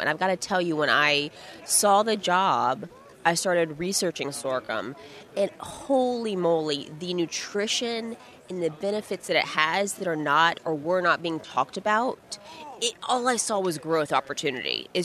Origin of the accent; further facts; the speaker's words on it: Atlanta, Georgia, United States; I'm from Atlanta, so it was a quick flight over.